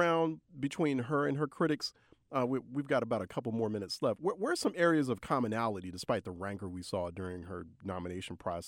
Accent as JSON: {"language": "English", "town": "Philadelphia", "region": "Pennsylvania", "country": "United States", "tie": "born or raised there", "said": "7 p.m. Eastern daily on WURD 900 AM in Philadelphia, our partner station, also my hometown."}